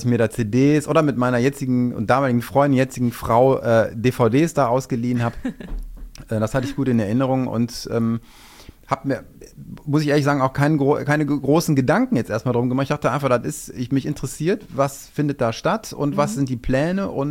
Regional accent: Düsseldorf, North Rhine-Westphalia, Germany; also born or lived in Saxony; Also ich bin Düsseldorfer, ich bin hier geboren und wollte dann irgendwann tatsächlich einfach auch wieder in die Heimat.

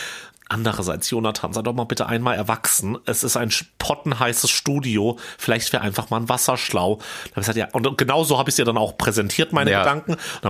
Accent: Hesse, Germany; eine Hessin, genau wie ich. Ich meine, Fulda ist um die Ecke von meiner Heimat, vom Vogelsberg.

